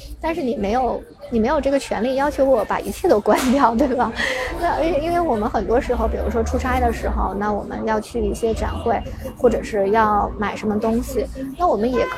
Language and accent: Chinese; China; 因为看我是中国人